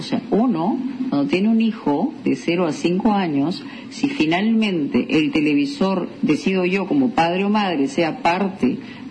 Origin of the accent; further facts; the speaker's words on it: Peru; usted y yo somos compatriotas, somos peruanos, sí, claro.